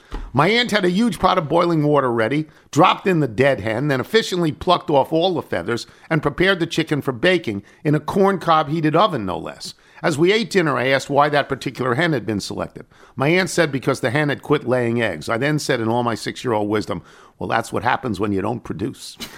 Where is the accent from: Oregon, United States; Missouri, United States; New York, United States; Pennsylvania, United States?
Pennsylvania, United States; Philadelphia; from Philadelphia.